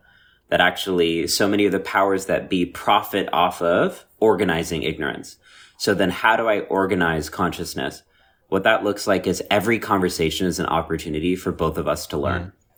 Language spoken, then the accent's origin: English; India; what's really sad as an Indian person is that even if people knew about British colonization